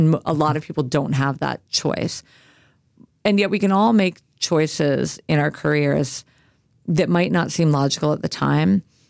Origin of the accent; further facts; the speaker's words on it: United States; born there; My Canadian husband, I'm American by birth.